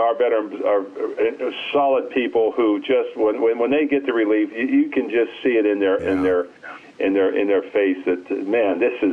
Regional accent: Pittsburgh, Pennsylvania, United States; I'm a Pittsburgh boy. Yes, sir.

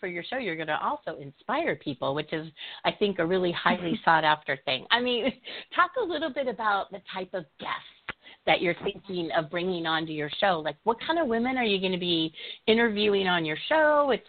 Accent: Midwest, United States; my growing up was ridiculous, but I'm from the Midwest and it was always work hard, you know, stay loyal.

